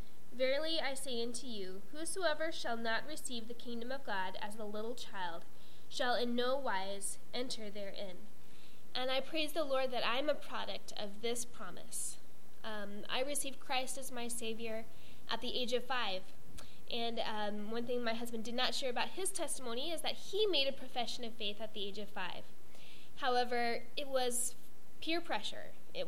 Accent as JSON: {"language": "English", "region": "Colorado", "country": "United States", "tie": "born or raised there", "said": "I grew up in Colorado, and I have 5 brothers"}